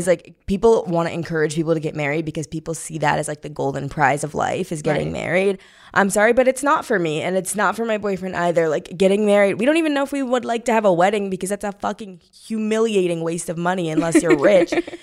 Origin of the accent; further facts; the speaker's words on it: Missouri, United States; So, I totally get this because, babes, I'm from Missouri. The girls have 3 kids already.